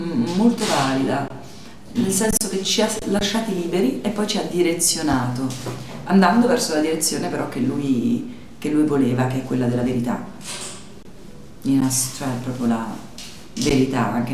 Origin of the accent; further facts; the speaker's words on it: Abruzzo, Italy; Io sono abruzzese